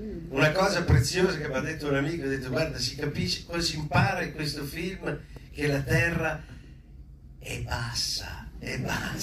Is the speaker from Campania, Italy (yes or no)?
no; Friuli-Venezia Giulia, Italy; della mia terra, delle mie zone, no? Di essere chiusi, poco inclini all'umorismo, all'ironia, di essere soltanto dei grandi lavoratori. Poi vi informo che a Friuli non si lavora più così tanto, ecco.